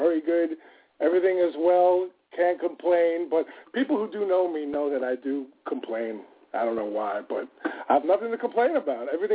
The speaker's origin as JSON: {"language": "English", "region": "New York", "country": "United States", "said": "And you know me, Trish, and because I'm from New York and because I was raised by a mother who is just like the character on Ray Romano's TV show"}